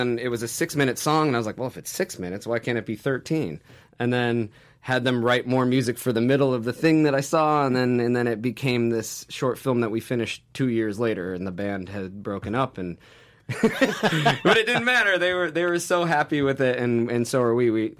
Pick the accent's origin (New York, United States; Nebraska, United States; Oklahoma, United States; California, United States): New York, United States; Syracuse; I took the budget, flew back to my hometown of Syracuse, kind of produced it there with, you know, put my best friend in the video. We used all my friend's double wide trailers and the Mack truck garage.